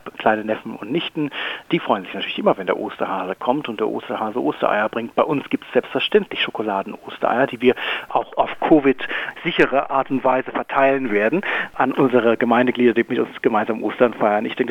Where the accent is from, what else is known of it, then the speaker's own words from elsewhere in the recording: Germany; now in Australia; wir als Deutsche oder als deutschstämmige Menschen haben großes Interesse an der Umwelt